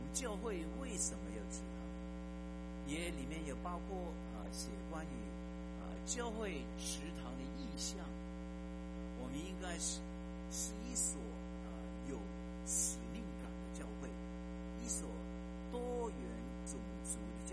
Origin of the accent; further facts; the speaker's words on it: China; 原来要信耶稣的外邦人，其实包括我们中国人，不需要成为犹太人。